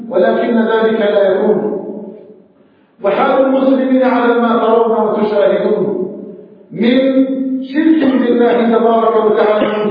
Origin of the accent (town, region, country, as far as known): Algeria